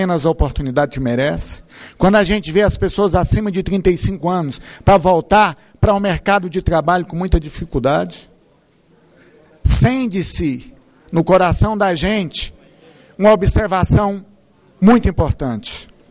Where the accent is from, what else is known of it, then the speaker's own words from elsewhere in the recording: Brazil; A senhora é brasileira e eu sou brasileiro.